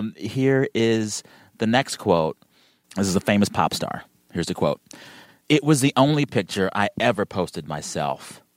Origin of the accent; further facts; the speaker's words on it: United States; Well, also, I'm like, as an American, sure.